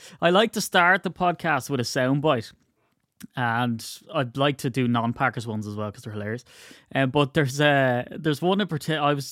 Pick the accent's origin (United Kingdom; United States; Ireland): Ireland; I'm Irish, right? So I have no emotions. It's just all modesty.